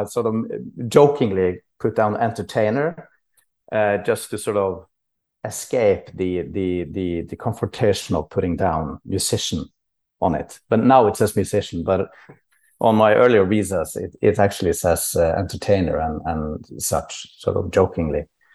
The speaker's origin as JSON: {"language": "English", "town": "Tromsø", "region": "Troms", "country": "Norway", "tie": "born or raised there", "second_language": "English", "said": "Obviously, I grew up in Tromsø in northern Norway. Like, that's pretty remote. 69 degrees north, if you have a map of the world."}